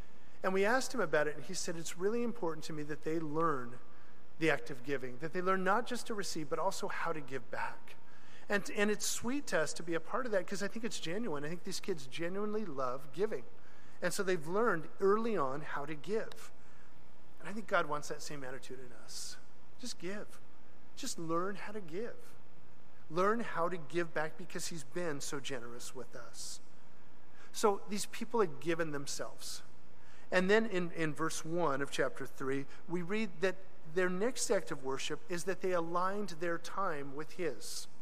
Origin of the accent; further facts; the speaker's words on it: Mexico; English is a second language; See, I come from Mexico. We have a lot of parties, but nothing compared to this.